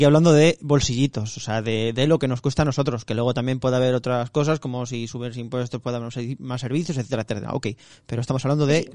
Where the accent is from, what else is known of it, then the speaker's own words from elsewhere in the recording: Madrid, Community of Madrid, Spain; yo como madrileño orgulloso